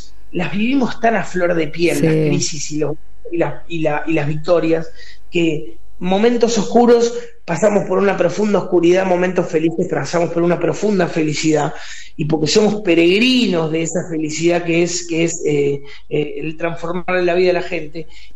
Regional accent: Berisso, Buenos Aires Province, Argentina; y en Berizo, yo soy de Berizo.

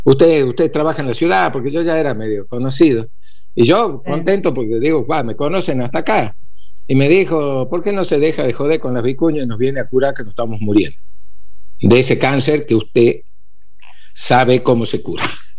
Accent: Jujuy, Argentina; siempre de niño, cuando crecí en Jujuy, estuve en contacto con los pueblos indígenas

